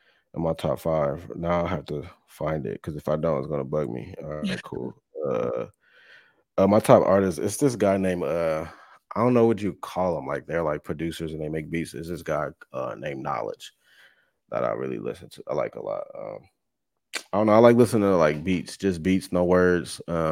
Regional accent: Youngstown, Ohio, United States; I told you I was from Youngstown.

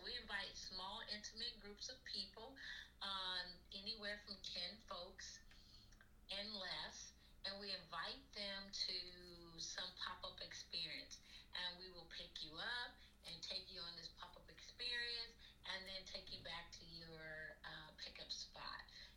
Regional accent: Compton, California, United States; I am from Cali, actually. I'm born and raised from Compton, California. And I'm from Long Beach Unified School District, the LBC.

